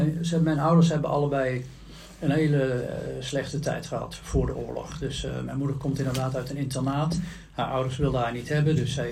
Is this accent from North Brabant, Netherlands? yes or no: yes; Tilburg, North Brabant, Netherlands; Ik kom uit Tilburg, of all places.